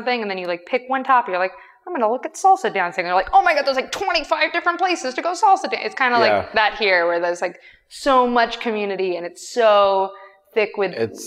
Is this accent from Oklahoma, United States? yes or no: no; Berkeley, California, United States; I grew up in Berkeley. Everyone was gay.